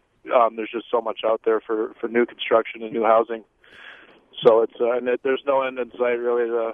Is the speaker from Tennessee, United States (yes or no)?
no; Wisconsin, United States; I'm a carpenter from the Fox Valley area, Appleton, Oshkosh